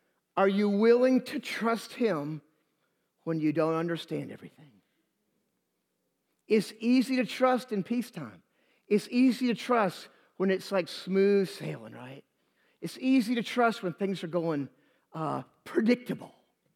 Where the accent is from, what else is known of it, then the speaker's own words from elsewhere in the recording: Jacksonville, Florida, United States; I grew up in Jacksonville, Florida, two Navy bases, Mayport and NAS Jax.